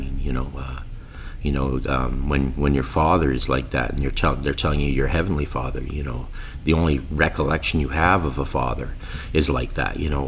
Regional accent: Winnipeg, Manitoba, Canada; born there; I was born here in Winnipeg.

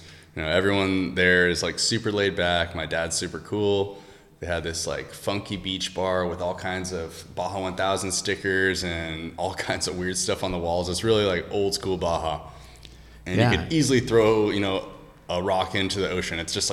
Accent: San Diego, California, United States; I grew up in San Diego, Southern California. I lived in the suburbs, lived the normal life.

